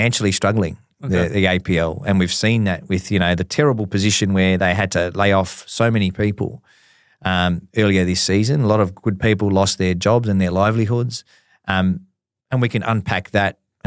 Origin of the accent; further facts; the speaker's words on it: Fawkner, Victoria, Australia; my experience as a kid growing up in Faulkner as an Italian